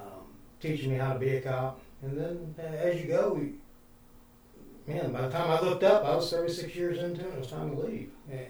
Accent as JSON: {"language": "English", "town": "St. Louis", "region": "Missouri", "country": "United States", "tie": "born or raised there", "said": "And '67, we moved to St. Louis, and that's where I grew up."}